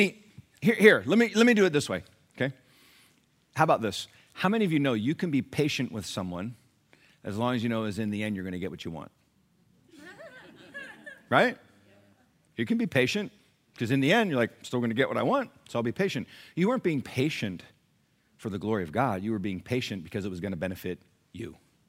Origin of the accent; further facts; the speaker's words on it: Sacramento, California, United States; also born or lived in Germany; when I was born in Germany, and we were there for a little while, and then my dad got assigned to California.